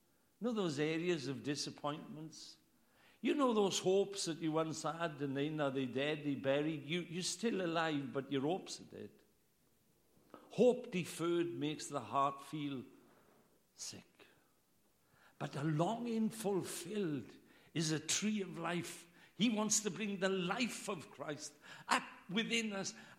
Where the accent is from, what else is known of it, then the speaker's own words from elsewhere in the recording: Wales, United Kingdom; Well, I can't understand that because I'm Welsh. Maybe you're English, you may be to understand it.